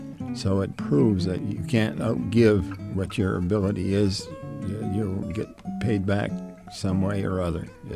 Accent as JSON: {"language": "English", "town": "Limestone", "region": "Maine", "country": "United States", "said": "my wife is Fritzy."}